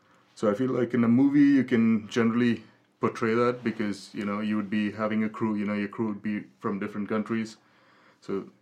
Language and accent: English; Kerala, India; English is a second language; But I definitely want to go to Hollywood and represent India, being an Indian. Also being a Malayali.